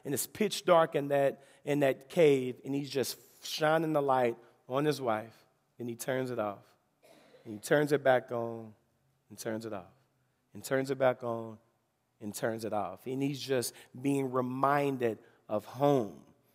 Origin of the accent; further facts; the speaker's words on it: Memphis, Tennessee, United States; I'm from the 901. I'm from Memphis, Tennessee.